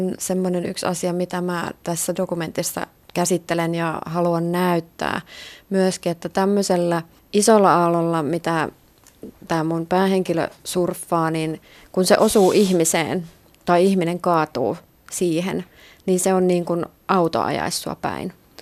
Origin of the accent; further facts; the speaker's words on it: North Karelia, Finland; Mä oon lapsuudessa, en ole asunut merenrannalla, vaan mä tuun Pohjois-Karjalasta ja Pielisen rannalta